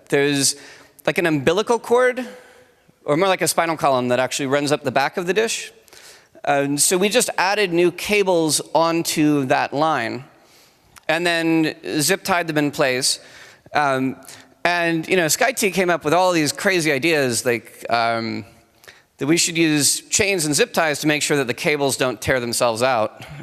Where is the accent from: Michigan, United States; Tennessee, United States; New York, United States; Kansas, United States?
Tennessee, United States; and while I love my hometown, and you know, I'm very proud of being Tennessean